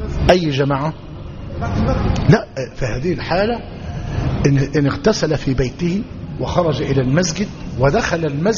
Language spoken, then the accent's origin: Arabic; Egypt; مش ده اللي عندنا في مصر؟